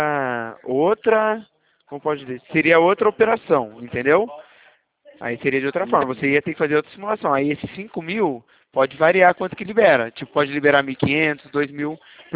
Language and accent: Portuguese; São Paulo, Brazil; Não, eu sou do interior de São Paulo.